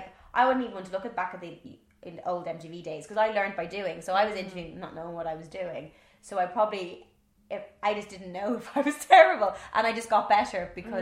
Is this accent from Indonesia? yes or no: no; Ireland; accent: Irish; I'm not going to change my Irish accent, but I will have to speak slower, because I do speak very fast.